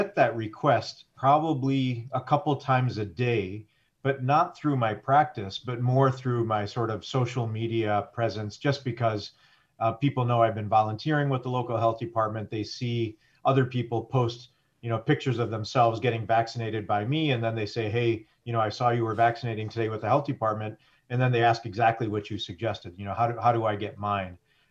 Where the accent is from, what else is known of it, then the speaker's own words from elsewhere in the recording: Flint, Michigan, United States; So I'm an ear, nose, and throat physician here in my hometown of Flint, Michigan.